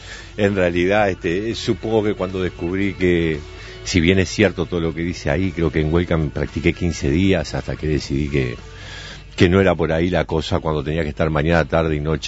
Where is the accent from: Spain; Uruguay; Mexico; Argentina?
Uruguay; Piriápolis, Maldonado; soy de Piriápolis, me crié, viví allá y sigo estando en aquel lugar ahora los fines de semana y los veranos